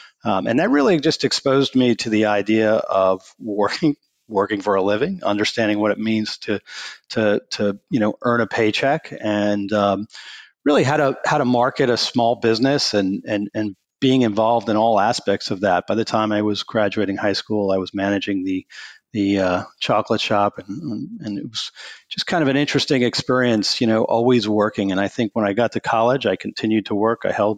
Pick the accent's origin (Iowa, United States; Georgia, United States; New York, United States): New York, United States; And I grew up in Southern New York, actually just northwest of New York City.